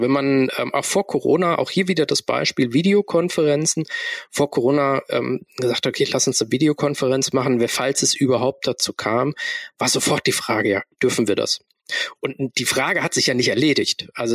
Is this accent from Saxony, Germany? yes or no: no; Rhineland-Palatinate, Germany; Hier in Rheinland-Pfalz, wo ich herkomme